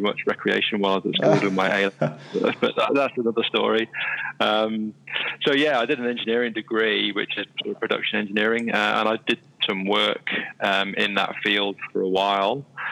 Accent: Isle of Man; So I'd done lots of sailing while I was growing up in the Isle of Man. That was my main sport.

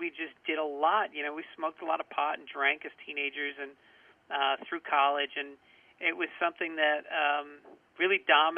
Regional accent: Tarrytown, New York, United States; well, I grew up in Tarrytown, but my parents were both, you know, Bronx Irish.

